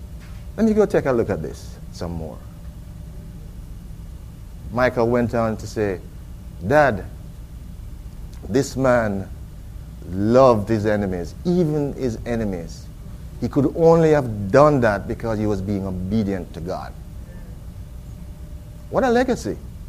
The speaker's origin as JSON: {"language": "English", "country": "Jamaica", "said": "And anywhere I go, and I mention that I'm a Jamaican, people know about Jamaica because of the influence"}